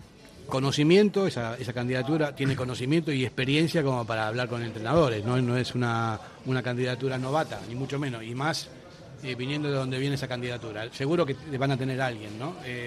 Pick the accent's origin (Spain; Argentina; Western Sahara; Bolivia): Spain; Bilbao, Basque Country; De pasta no hay problema, que somos de Bilbao.